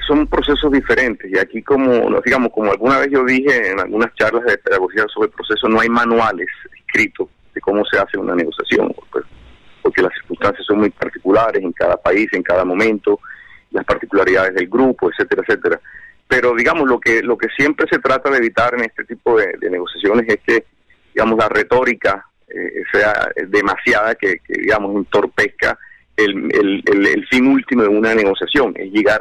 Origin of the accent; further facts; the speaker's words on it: Colombia; una distinción que me honra mucho como colombiano